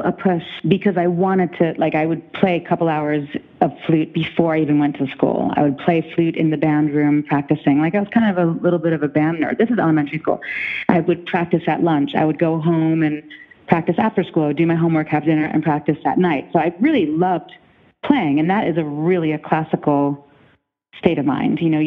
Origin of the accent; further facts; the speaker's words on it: New York, United States; also born or lived in London, United Kingdom / Amsterdam, Netherlands; I was born in London, and then we moved to Amsterdam. And then my parents split, and my mom took my brother and I to New York and grew up there. We moved in with my grandparents for a while